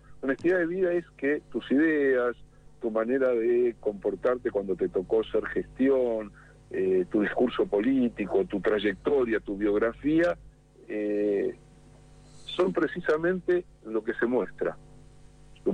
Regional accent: Argentina; Somos todos argentinos y argentinas, no.

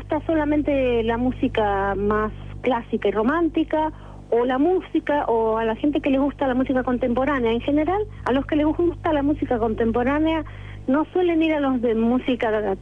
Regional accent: San Juan, Argentina; moved away as an adult; also born or lived in Mar del Plata; now in Buenos Aires, Argentina; yo soy de San Juan.

